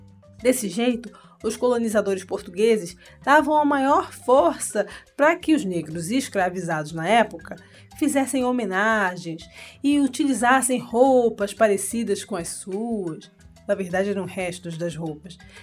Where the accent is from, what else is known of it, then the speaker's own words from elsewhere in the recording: Pernambuco, Brazil; born there; ele surgiu no estado em que eu nasci, em Pernambuco.